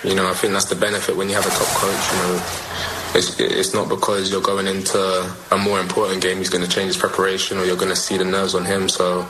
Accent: London, United Kingdom; accent: British; moved away; also born or lived in New York, United States; I was born in New York and grew up in London, you know, hence the British accent.

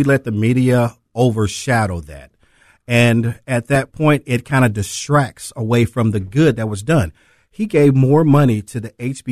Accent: East St. Louis, Illinois, United States; born there; also born or lived in Earl, Arkansas; so when I was born in East St. Louis and I used to come back to Earl, Arkansas, they still had sharecropping.

